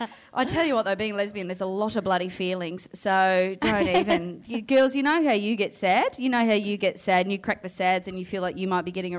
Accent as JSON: {"language": "English", "town": "Port Adelaide", "region": "South Australia", "country": "Australia", "said": "I'm from Port Adelaide, whatever."}